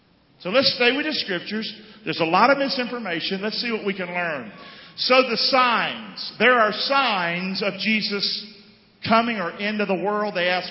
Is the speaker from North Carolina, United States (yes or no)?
yes; Rockingham, North Carolina, United States; I'm from Rockingham, North Carolina.